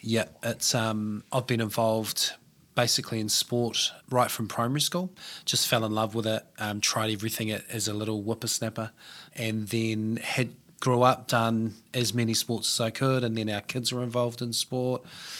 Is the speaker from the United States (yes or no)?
no; New Zealand; also born or lived in Australia; we moved home from Australia, and we saw that the cost of living was just astronomical in New Zealand.